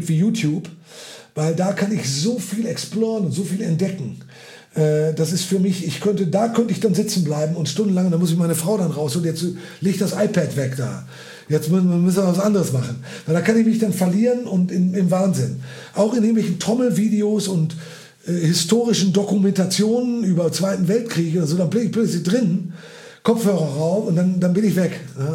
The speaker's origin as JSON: {"language": "German", "region": "North Rhine-Westphalia", "country": "Germany", "said": "Aber ich bin doch geborener Westfale."}